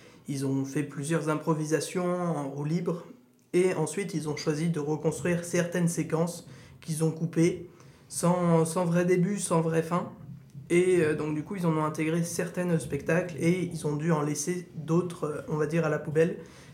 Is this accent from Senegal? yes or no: no; Saint-Étienne, Auvergne-Rhône-Alpes, France; et en tant que Stéphanois, ça fait bien plaisir.